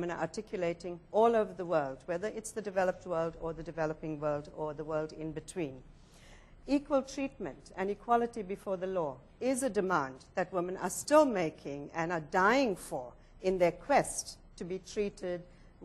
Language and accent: English; South Africa; As a South African, the Canadian Charter of Rights was crucial in our negotiations as we drafted our constitution